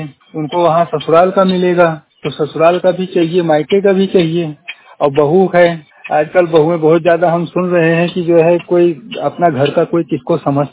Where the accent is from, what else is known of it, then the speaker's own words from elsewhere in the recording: Uttar Pradesh, India; विशेषगंज।